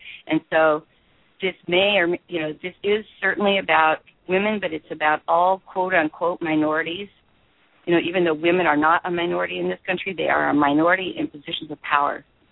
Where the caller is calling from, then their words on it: Corvallis, Oregon, United States; I'm calling in from Corvallis, Oregon.